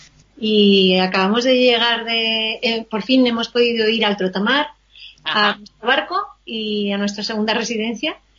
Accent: Aragon, Spain; Yo soy del Pirineo Aragonés

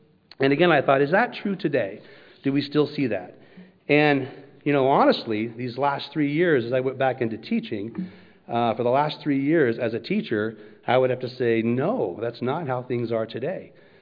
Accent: La Villa, Iowa, United States; I grew up in La Villa, Iowa, this safe little town where nobody locked their doors.

